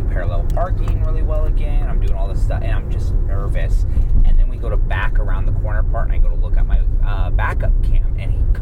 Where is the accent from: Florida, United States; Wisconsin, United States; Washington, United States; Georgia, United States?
Washington, United States; Spokane; I'm like from Spokane, Washington, and I've always like wanted it to like just have like restaurants all in one area